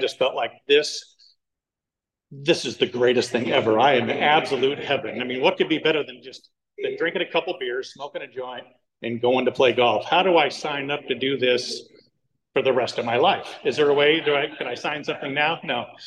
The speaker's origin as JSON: {"language": "English", "town": "Yorba Linda", "region": "California", "country": "United States", "tie": "born or raised there", "said": "And so growing up in Yorba Linda, you know, we had, it seemed like everybody on the street"}